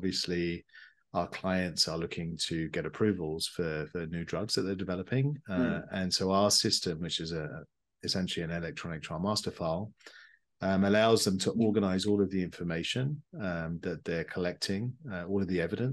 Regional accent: United Kingdom; moved away as an adult; now in Canada; as you can tell from my accent, I'm not originally from Canada. I'm actually from the UK.

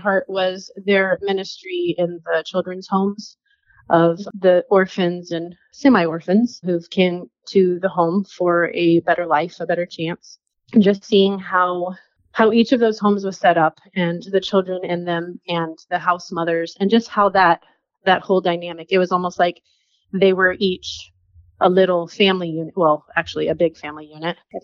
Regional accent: California, United States; Yes, I'm from California.

